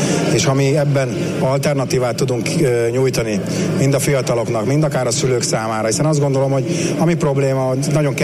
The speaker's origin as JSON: {"language": "Hungarian", "town": "Tatabánya", "region": "Komárom-Esztergom", "country": "Hungary", "said": "Itt voltam először válogatott, én tatabányai vagyok"}